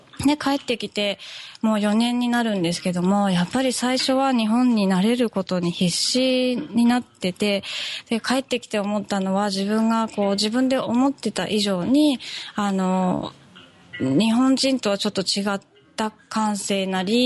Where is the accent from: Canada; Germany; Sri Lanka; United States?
Germany; now in Japan; でもやっぱり実際十何年間もドイツに住んでて、まあドイツで育ったようなものですので、